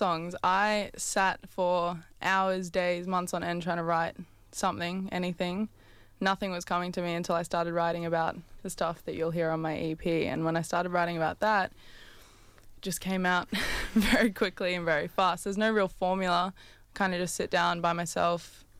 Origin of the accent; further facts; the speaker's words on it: England, United Kingdom; also born or lived in Singapore; So I grew up in England and Singapore.